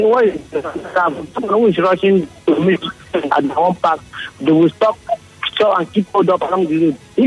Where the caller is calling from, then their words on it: Andoni, Rivers, Nigeria; I'm calling from Andoni.